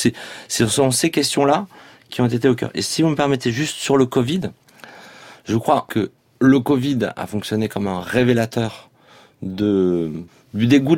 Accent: Toulouse, Occitanie, France; born there; also born or lived in Paris / Italy; Je suis né à Toulouse. Je suis rené à Paris, après je suis rené en Italie

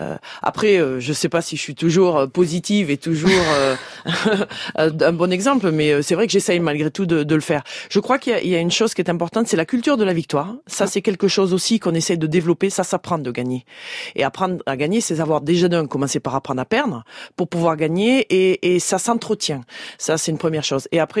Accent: France

